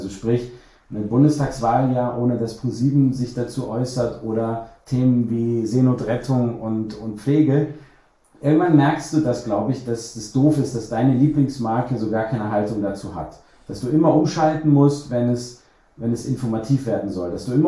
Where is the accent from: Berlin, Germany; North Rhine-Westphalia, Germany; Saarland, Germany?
North Rhine-Westphalia, Germany; Cologne; ich bin auch Kölner.